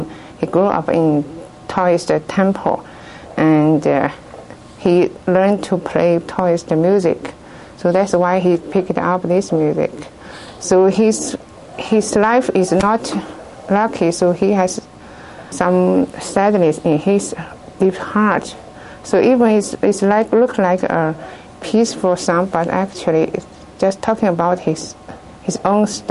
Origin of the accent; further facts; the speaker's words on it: China; English is a second language; from China, and the instrument I'm going to play is called Erhu